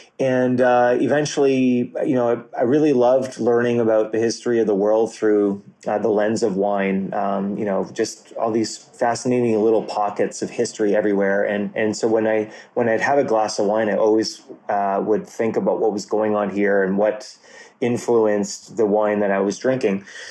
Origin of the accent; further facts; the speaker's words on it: Montreal, Quebec, Canada; first language fr; English is a second language; I was born in Montreal, Canada, which is in the province of Quebec, which is largely French speaking. So I grew up as French Canadian, and I didn't actually learn English until I was about six or seven.